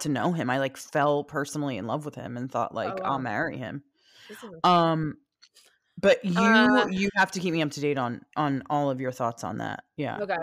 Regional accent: Philadelphia, Pennsylvania, United States; we're from Philly and there's like a certain life that you're told to live or expected to live.

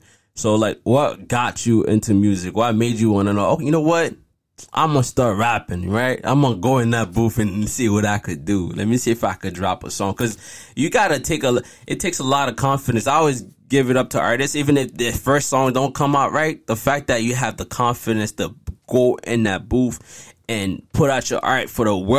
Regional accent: Haiti; To me, I was born in Haiti, right? So when I was raised in Haiti, the first hip-hop song I heard was

